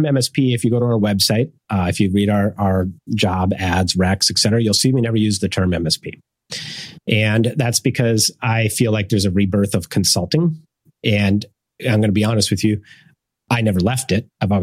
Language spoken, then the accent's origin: English; Minnesota, United States; moved away as an adult; now in California, United States; I grew up in Minnesota, so I moved to California when I was about 22